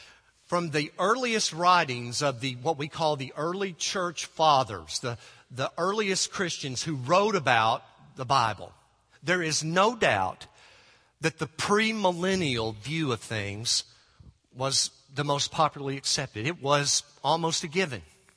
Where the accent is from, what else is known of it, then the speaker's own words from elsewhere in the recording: Arkansas, United States; and then he realized we're both from Arkansas. We both love the Arkansas Razorbacks.